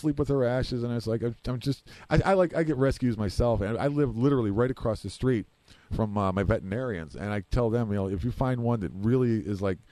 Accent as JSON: {"language": "English", "region": "Massachusetts", "country": "United States", "tie": "born or raised there", "also_born_or_lived": "Pennsylvania", "said": "you're trying to explain it to people back where I grew up in a tiny little conservative town. First in Massachusetts, then in Pennsylvan"}